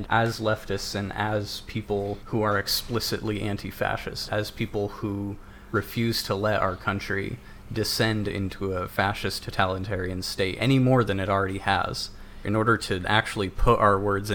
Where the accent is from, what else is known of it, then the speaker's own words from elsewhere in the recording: Boise, Idaho, United States; Yeah, some of them were spotted in my hometown.